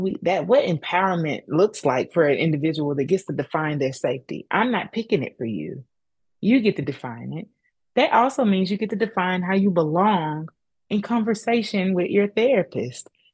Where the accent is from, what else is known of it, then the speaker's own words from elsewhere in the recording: the South, United States; I grew up in the South, so I thought it was just, oh, my grandmama's going to tell a story